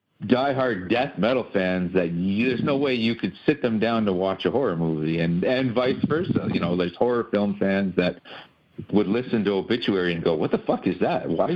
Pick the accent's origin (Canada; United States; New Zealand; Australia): Canada; I'm a Canadian, eh?